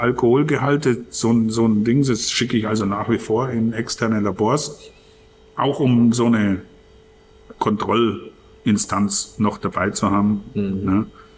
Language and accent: German; Bavaria, Germany; wobei ich immer gern Franke bin. Also ich sage heute noch, wenn einer sagt, ach, Sie sind aus Bayern, dann sage ich, nee, ich bin aus Franken.